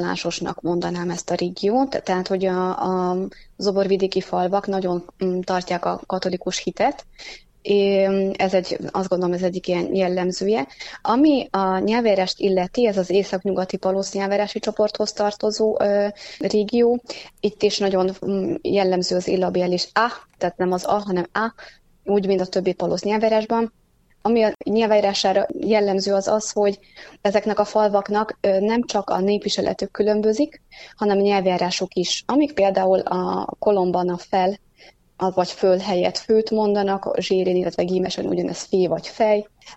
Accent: Slovakia; also born or lived in Hungary; szeretnék visszatérni Szlovákiába, a szülőföldemre, és aztán itt kezdtem tanítani

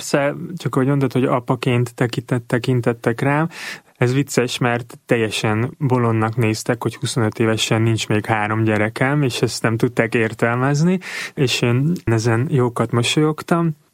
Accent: Budapest, Hungary; én Budapesten nőttem fel, egy, nem tudom, középosztálybeli családban

